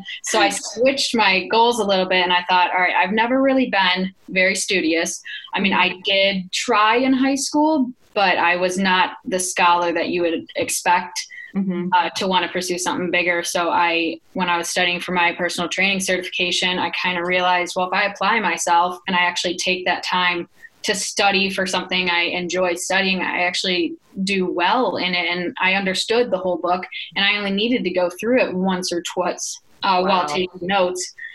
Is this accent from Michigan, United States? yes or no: yes; Michigan, United States; moved away as an adult; Well, I came all the way from Michigan. So I grew up in Michigan. I went to high school in Michigan, and I knew that I wanted to live somewhere that was much warmer than Michigan.